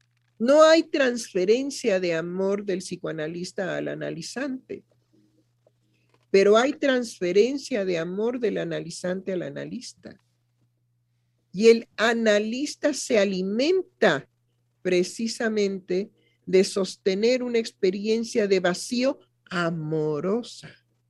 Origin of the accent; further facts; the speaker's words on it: Mexico; Por eso nos conmovemos, porque somos mexicanos